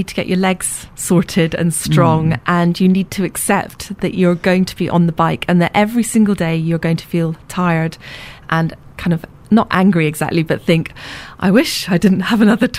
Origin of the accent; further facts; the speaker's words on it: Manchester, North West England, United Kingdom; I'm from the Peak District. I'm from Manchester, used to the rain, no problem.